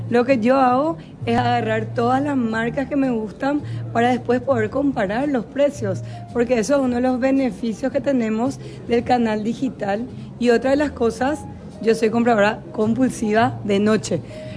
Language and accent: Spanish; Paraguay; nosotros como paraguayos podamos implementar un canal nuevo de ventas y poder llegar a todo el país